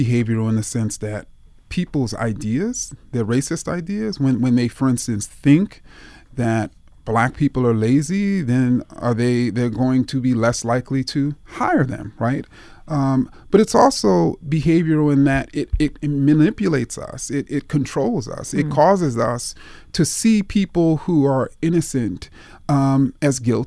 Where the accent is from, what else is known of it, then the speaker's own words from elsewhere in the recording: Jamaica, Queens, New York, United States; I, for instance, talked about my own story in which I grew up in Jamaica, Queens